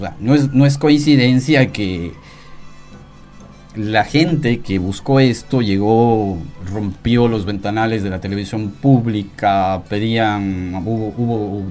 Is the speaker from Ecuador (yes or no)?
yes; Ecuador; nosotros crecimos siendo ecuatorianos de una manera y queremos ser ecuatorianos de otra manera